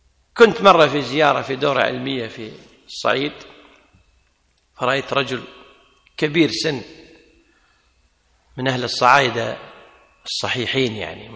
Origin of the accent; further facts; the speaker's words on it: Kuwait; عندنا بالكويت يقول على باب الله